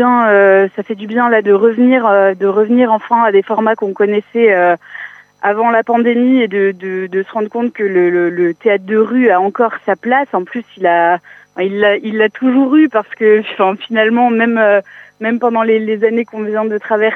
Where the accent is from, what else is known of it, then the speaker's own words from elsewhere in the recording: Centre-Val de Loire, France; On est originaire de la Touraine, donc on l'a pas mal joué en local.